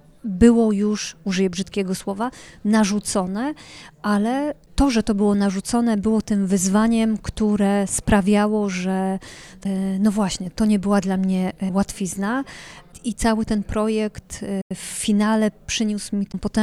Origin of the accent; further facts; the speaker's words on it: Lesser Poland, Poland; ten obszar, w którym teraz mieszkam, on jest niedaleko mojej rodzinnej wsi, to jest pasmo Jaworzyny Krynickiej